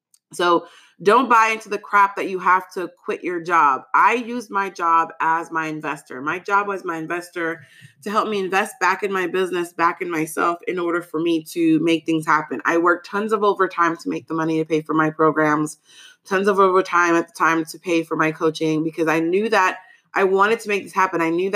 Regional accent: United States; Like I'm Haitian American. If you're Haitian, you know, your parents will never stop talking.

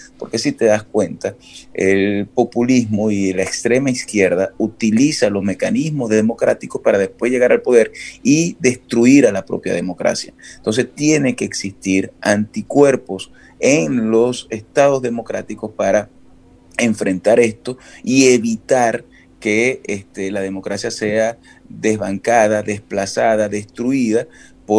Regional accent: Venezuela; nosotros como venezolanos somos muchos más los que queremos un cambio

